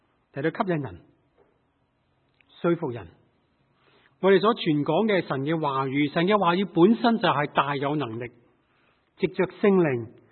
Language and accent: Chinese; China; 我们中国人领受了